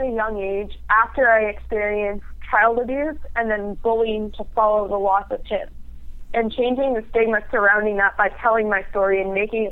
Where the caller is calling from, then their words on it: Washington, United States; I'm actually calling you guys from Western Washington State, up in the Pacific Northwest.